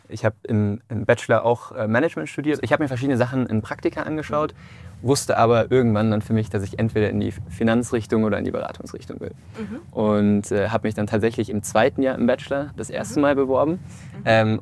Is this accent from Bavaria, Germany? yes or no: yes; Munich, Bavaria, Germany; born there; gebürtiger Münchner